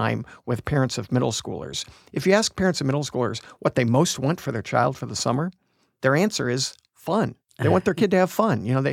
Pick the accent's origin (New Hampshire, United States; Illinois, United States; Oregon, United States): Illinois, United States; Springfield; once we moved back to the States, I grew up in Springfield, Illinois, and that is Mr. Lincoln's hometown.